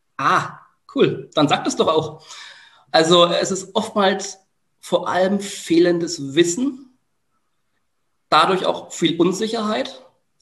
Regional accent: Bamberg, Bavaria, Germany; Ich bin ja immer noch auch in meiner Heimat ein Stück weit aktiv.

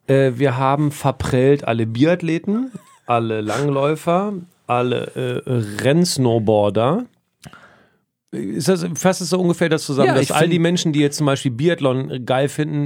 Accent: Lower Saxony, Germany; Und ich bin ja wirklich Flachland. Ich bin Niedersachse

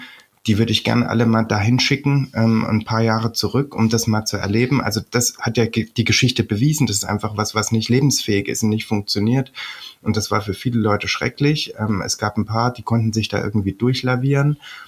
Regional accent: Erfurt, Thuringia, Germany; ich komme aus Erfurt.

